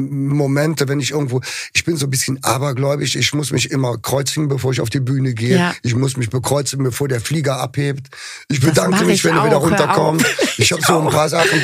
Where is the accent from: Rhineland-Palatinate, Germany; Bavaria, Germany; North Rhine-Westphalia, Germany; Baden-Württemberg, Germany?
North Rhine-Westphalia, Germany; Cologne; da haben wir ja noch ein Privileg als Kölner.